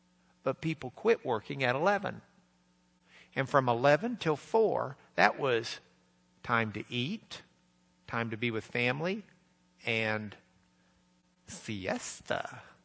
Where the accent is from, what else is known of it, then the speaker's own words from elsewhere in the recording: Lubbock, Texas, United States; I grew up in Lubbock. It's the hub of the plains. Lubbock had 175,000 people.